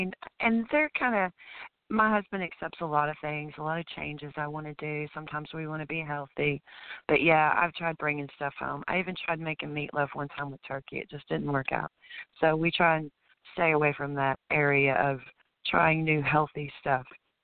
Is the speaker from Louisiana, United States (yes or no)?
no; Kentucky, United States; I wouldn't think it because I'm from Kentucky. We eat beef and we eat pork and we love it.